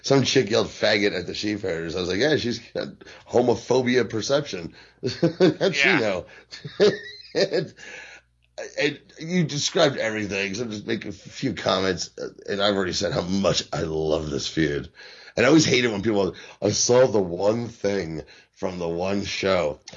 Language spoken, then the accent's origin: English; Philadelphia, Pennsylvania, United States; Nowadays, I'm from Philly. I'm a Philly fan.